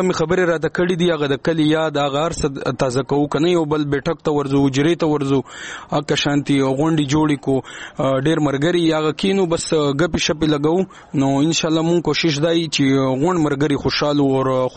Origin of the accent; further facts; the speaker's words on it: Khyber Pakhtunkhwa, Pakistan; now in Karachi, Pakistan; موږ د وزیرستان یو